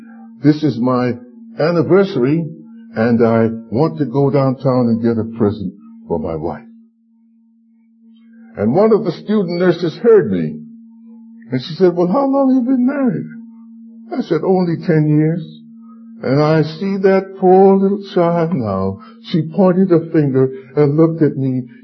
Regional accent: New York City, New York, United States; When I grew up in New York City, and I mentioned it to the folks last night, if by midnight you had not completed your food shopping, you would starve until Monday morning.

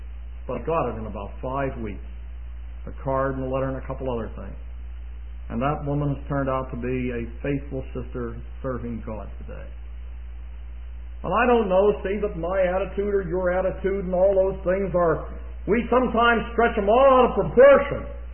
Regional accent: Pennsylvania, United States; I was raised near Pittsburgh, and I was faithful to those wretched Steelers for years and years and years.

